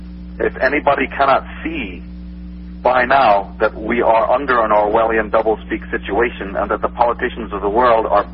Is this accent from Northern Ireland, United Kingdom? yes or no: yes; Belfast, Northern Ireland, United Kingdom; I'm from Belfast, Northern Ireland, which is one of the reasons